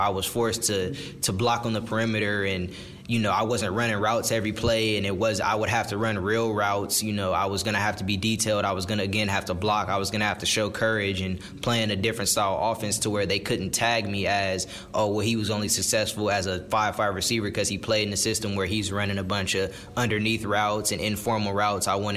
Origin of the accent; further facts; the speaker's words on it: West Coast, United States; I've always wanted to play in the Pac-12 growing up on the West Coast.